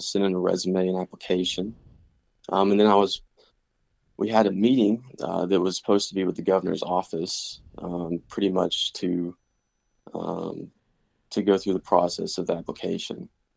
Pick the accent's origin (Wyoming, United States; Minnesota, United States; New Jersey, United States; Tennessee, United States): Tennessee, United States; Crossville; So I'm from Crossville, Tennessee. So really not that far from Tech.